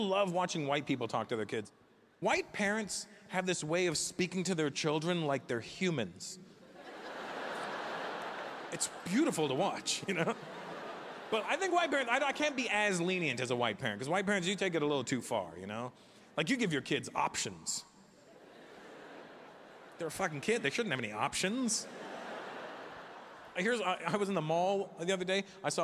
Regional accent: Brampton, Ontario, Canada; I grew up just outside of Toronto, a small town called Brampton, and B-Town represent. And I grew up in these townhouses

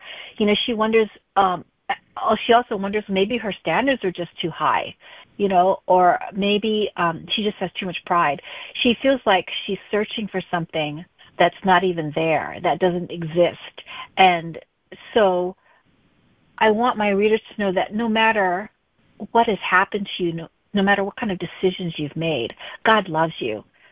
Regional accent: Hawaii, United States; just because I grew up in Hawaii, but none of my stories were set in Hawaii until I started writing this series.

